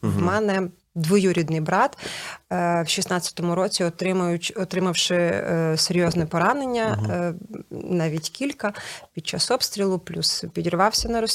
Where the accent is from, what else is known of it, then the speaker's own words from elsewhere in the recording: Chernihiv Oblast, Ukraine; я сама родом з Чернігівщини, так, от відповідно звідти.